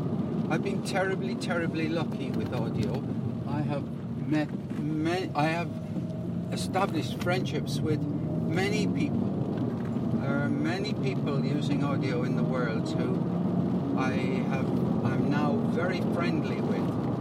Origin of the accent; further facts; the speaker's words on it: Limerick, Munster, Ireland; born there; also born or lived in United Kingdom; I'm not from Oman. I was born in Limerick in Ireland. Went to university in Dublin. Spent 30 years living and working in the UK. And came to Ireland, back to Ireland in 2005.